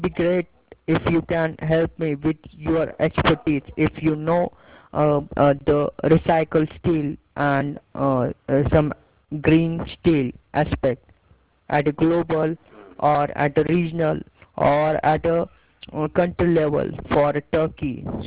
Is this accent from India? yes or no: yes; India; from India.